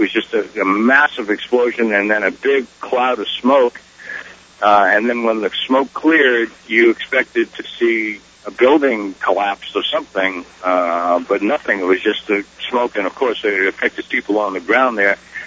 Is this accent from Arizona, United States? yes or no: no; Boston, Massachusetts, United States; I grew up in Boston, and this is really the shining event of the city.